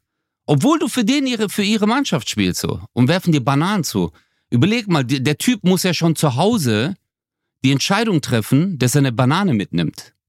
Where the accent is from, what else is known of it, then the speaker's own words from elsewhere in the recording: Turkey; den Rassismus, den ich jetzt zum Beispiel als Türke durchgemacht habe